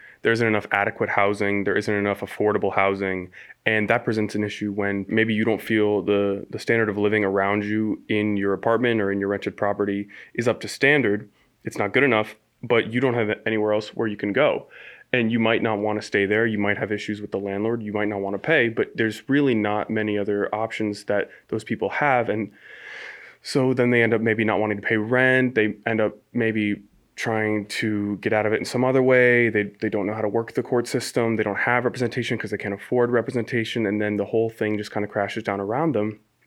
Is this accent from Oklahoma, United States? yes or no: no; Ashford, Connecticut, United States; I'm from Ashford, just about 15 minutes away.